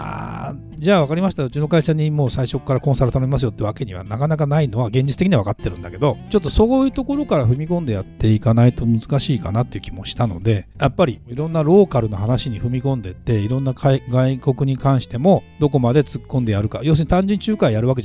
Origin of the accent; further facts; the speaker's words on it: Saitama, Japan; 私の地元の埼玉で